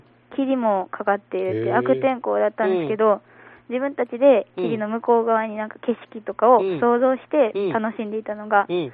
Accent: Hyogo, Japan; 兵庫県から来ましたって言ったら、うん、遠いとこからって言われて

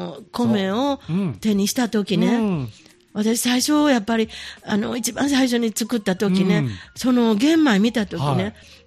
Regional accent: Osaka, Japan; accent: Kansai; 私らね、関西弁、大阪ではね、魚の方にセセルとか言うんですよ

